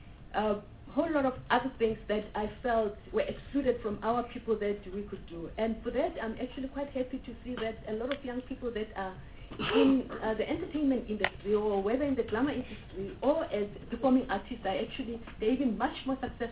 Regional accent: Mamelodi, Gauteng, South Africa; I grew up in Mamelodi. I'm a thoroughbred Mamelodian.

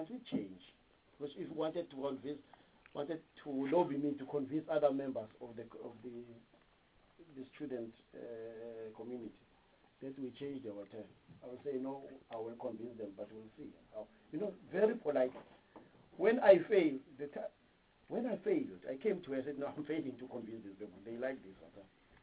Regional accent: Mpumalanga, South Africa; Unfortunately, I'm also from Mpumalanga.

